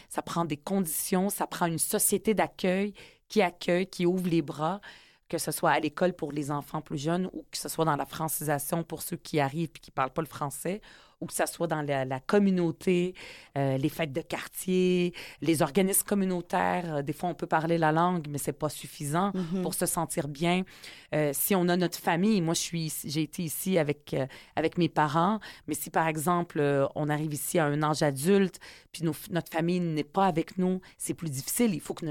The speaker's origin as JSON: {"language": "French", "region": "Quebec", "country": "Canada", "first_language": "Arabic", "second_language": "French", "said": "je me considère comme entièrement 100% québécoise. Ça ne veut pas dire que ma culture d'origine palestinienne du Moyen-Orient, ma langue maternelle, l'arabe, c'est pas parti, ça reste, ça fait partie de moi, mais je suis aussi 100% québécoise"}